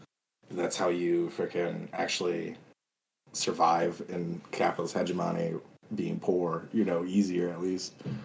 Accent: South Dakota, United States; I am Ogala Lakota from Pine Ridge Indian Reservation.

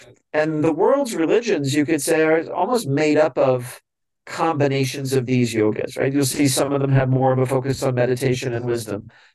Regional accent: Missouri, United States; when I was very young, I grew up in a small town in Missouri. I grew up in the Catholic faith

